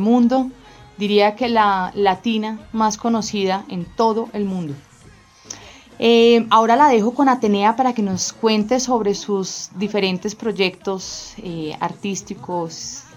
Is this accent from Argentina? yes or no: no; Colombia; Como colombianos, muchos conocemos gran parte de la historia discográfica